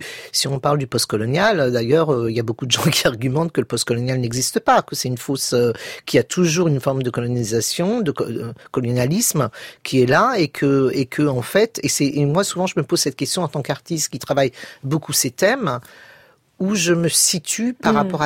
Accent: France; Donc, moi, j'ai grandi en France, quand même. J'ai fait ma scolarité ici.

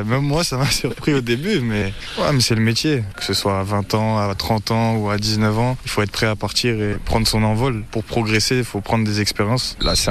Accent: Hauts-de-France, France; Je suis du coin, je suis de la Somme.

